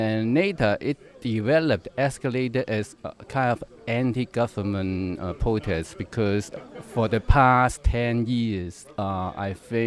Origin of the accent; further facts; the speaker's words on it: Hong Kong; I'm from Hong Kong, and I'm a theater director and a playwright.